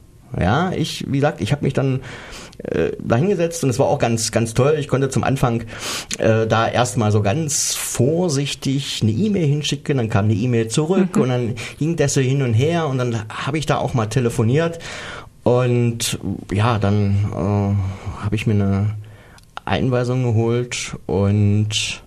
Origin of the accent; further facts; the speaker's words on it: Bernburg, Saxony-Anhalt, Germany; wenn ich durch Bernburg, was meine Heimatstadt ist, gelaufen bin